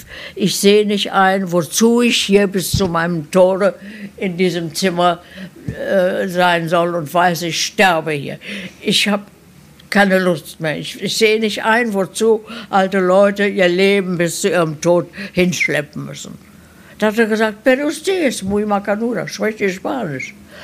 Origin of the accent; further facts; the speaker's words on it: Germany; now in Argentina; Ich bin Deutsche. Ich habe mich nicht argentinisiert. Nein.